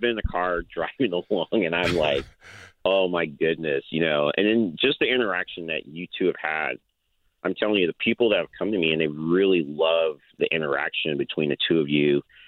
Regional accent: California, United States; I grew up here in the Bay Area. We always stayed here.

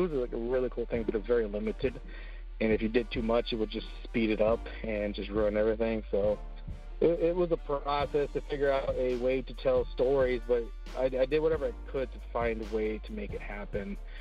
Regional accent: Casa Grande, Arizona, United States; I grew up in Casa Grande, Arizona. A really, really small town, and you know, not much really going on there.

